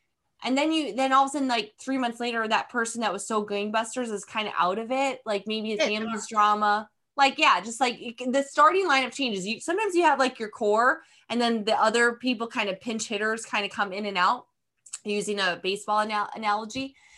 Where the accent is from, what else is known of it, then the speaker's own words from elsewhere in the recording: United States; now in Netherlands; I'm an American here living in the Netherlands. I'm here actually launching a wellness brand.